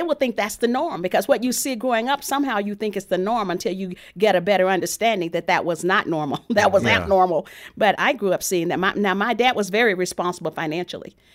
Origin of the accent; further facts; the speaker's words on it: Texas, United States; I grew up in Texas, and it's interesting.